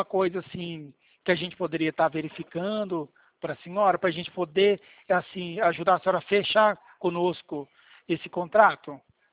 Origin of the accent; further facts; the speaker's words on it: Mato Grosso do Sul, Brazil; Eu sou de Mato Grosso do Sul, tá?